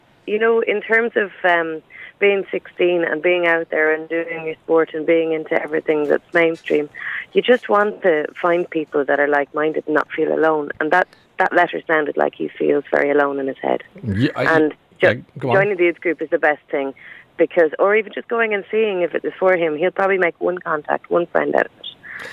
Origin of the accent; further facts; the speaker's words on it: Dublin, Leinster, Ireland; I'm from Dublin